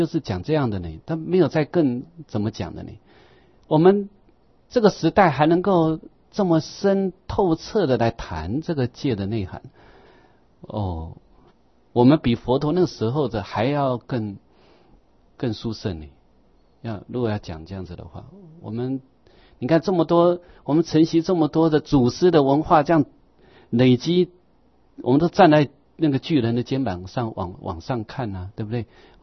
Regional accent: China; 我是中国的出家人。

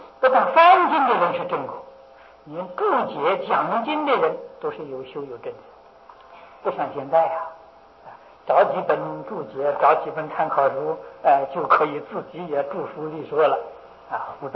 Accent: China; 我们中国人历代祖先翻译这个经典的时候绝对负责任。

